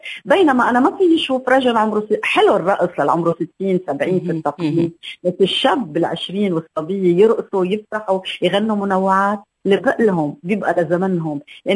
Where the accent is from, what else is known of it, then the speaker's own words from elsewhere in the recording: Lebanon; فلهون بقول انا كل لبنانيه